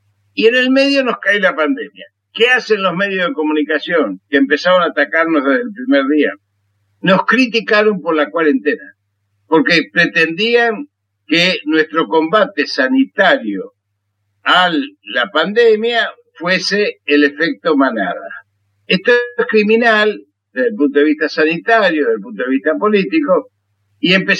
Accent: Argentina; Todo esto hace que en mi país, en la Argentina

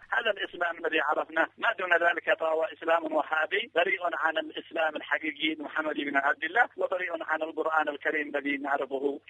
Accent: Yemen; أما نحن كيمنيين

